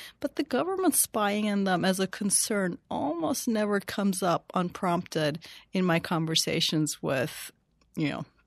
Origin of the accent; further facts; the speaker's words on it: Turkey; In places like China, in places like my home country, Turkey